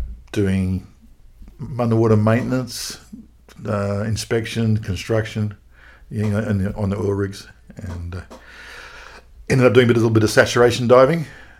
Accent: Sydney, New South Wales, Australia; born there; I was born in Sydney.

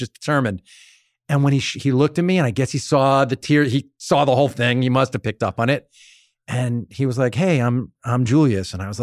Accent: New York, United States; I'm from Long Island.

